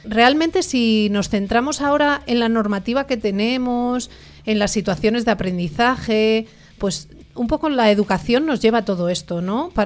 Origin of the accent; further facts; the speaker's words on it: Valladolid, Castile and León, Spain; porque somos de Valladolid y provincia.